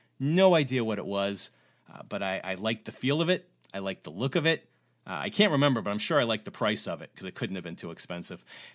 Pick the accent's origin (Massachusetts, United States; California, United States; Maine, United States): Massachusetts, United States; The fascination with China started when I was very young. I was growing up on Cape Cod, and I always was interested in the Great Wall and in China in general.